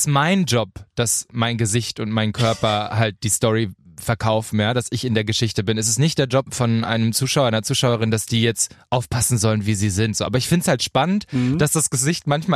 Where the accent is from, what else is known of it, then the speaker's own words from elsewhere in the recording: Paderborn, North Rhine-Westphalia, Germany; Also ich komme ja aus Paderborn, ja, erzkonservativ. Ich liebe Paderborn. Ich komme auch gerne immer wieder zurück.